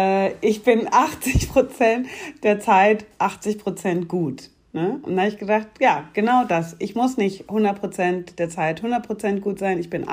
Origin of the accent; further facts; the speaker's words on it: Munich, Bavaria, Germany; born there; Ich bin eine gebürtige Münchnerin, aber keine bayerische Monarchistin.